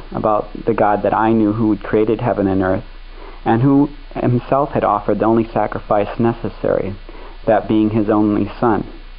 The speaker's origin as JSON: {"language": "English", "town": "Gardner", "region": "Illinois", "country": "United States", "tie": "born or raised there", "said": "Well, I was born in Streator, Illinois. I grew up in Gardner, Illinois, which is about 60 miles south of Chicago."}